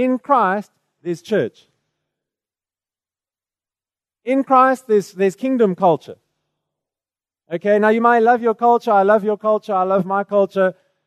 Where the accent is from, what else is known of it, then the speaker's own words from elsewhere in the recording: Durban, KwaZulu-Natal, South Africa; I'm a white guy. I grew up in Durban. I grew up actually in multicultural, cosmopolitan. It was very different to the Cape.